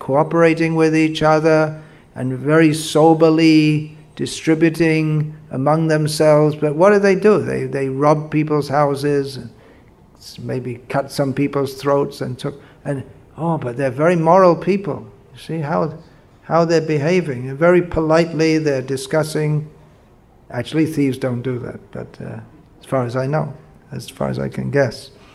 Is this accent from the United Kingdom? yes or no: yes; United Kingdom; Sorry, I'm from Britain. I have an excuse.